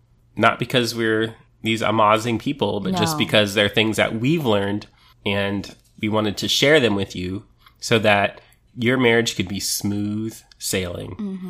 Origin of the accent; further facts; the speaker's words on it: San Antonio, Texas, United States; I'm from San Antonio.